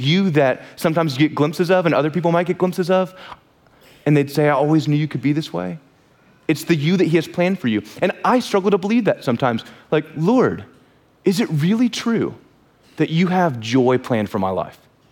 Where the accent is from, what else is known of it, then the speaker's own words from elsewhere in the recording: Knoxville, Tennessee, United States; I grew up in Knoxville, so the bumpkin, I'm gonna lose all of you.